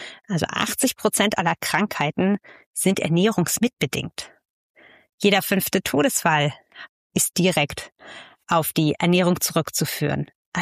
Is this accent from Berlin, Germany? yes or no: yes; Berlin, Germany; ich wohne in Berlin, ich komme ursprünglich auch aus Berlin. Ich habe schon anderswo gelebt in der Welt, aber bin zurückgekommen nach Berlin, weil es für mich natürlich familiär hier verankert ist.